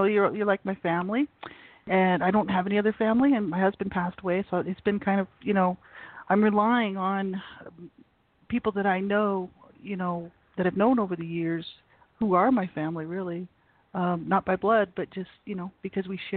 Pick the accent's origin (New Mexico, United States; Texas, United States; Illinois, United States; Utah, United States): New Mexico, United States; moved away as an adult; now in Calgary, Canada; I live in Alberta, Canada, Calgary, Alberta. And I'm from the States originally, from New Mexico, born and raised, and moved up here to Canada when I was about 30.